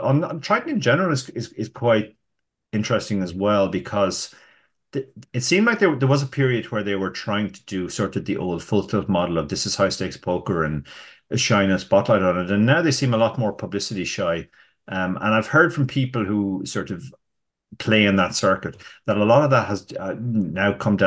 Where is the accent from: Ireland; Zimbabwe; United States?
Ireland; Well, you know, we're from Ireland. We're not exactly a seafaring nation, so.